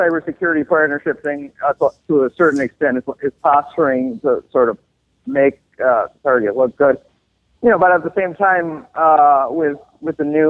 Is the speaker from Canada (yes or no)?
no; Puerto Rico; I guess I'm from Puerto Rico, so I might be a little biased